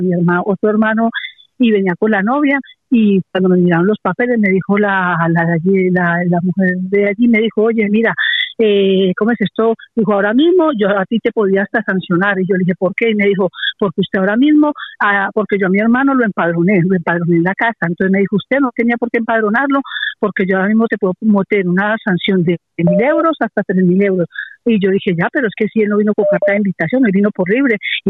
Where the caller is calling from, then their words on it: Madrid, Community of Madrid, Spain; de Carabanchel.